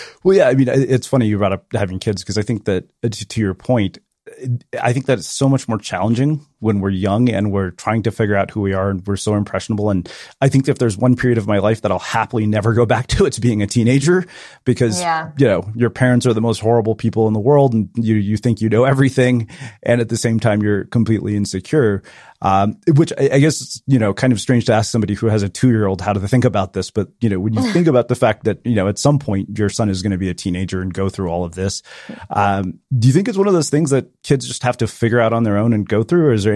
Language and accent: English; Texas, United States; I grew up in Texas for most of junior high up until ninth grade, from like third through ninth grade.